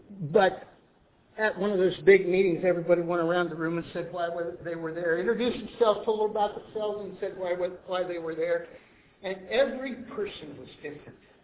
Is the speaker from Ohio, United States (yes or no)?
yes; Ohio, United States; I'm from Ohio.